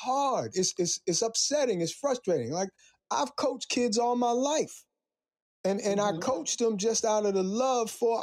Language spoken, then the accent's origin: English; Brooklyn, New York, United States; I was a little kid growing up in East New York.